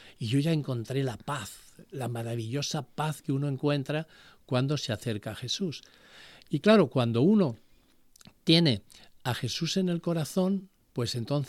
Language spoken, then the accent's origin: Spanish; Sagunto, Valencian Community, Spain; ¿en mi pueblo hay un colegio adventista?